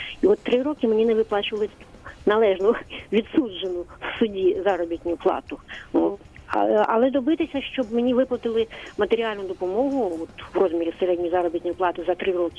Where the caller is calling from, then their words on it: Kyiv, Ukraine; я з Києва.